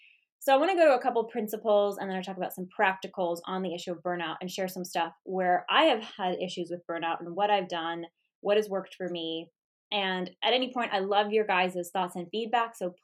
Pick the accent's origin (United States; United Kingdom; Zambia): United States; And of course, as an American, I'm frustrated.